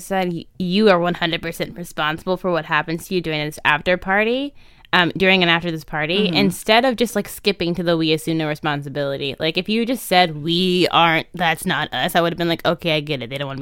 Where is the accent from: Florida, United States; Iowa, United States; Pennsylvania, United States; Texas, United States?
Texas, United States; I grew up in Texas and I guess okay. They just real mean there.